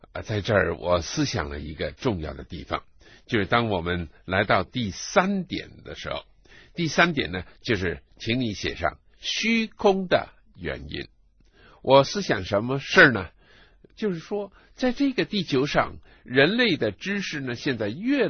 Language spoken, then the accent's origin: Chinese; China; born there; 原来我出生在日本人侵略我们中国的那个年头